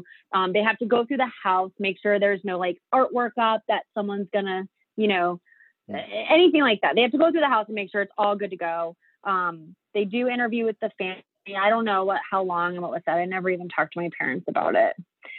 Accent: Sarasota, Florida, United States; then went to Sarasota for my hometown, and that was just 2 days.

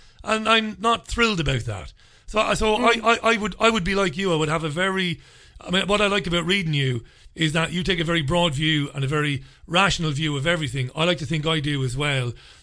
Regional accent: Ireland; there are people who don't like me because I'm Irish.

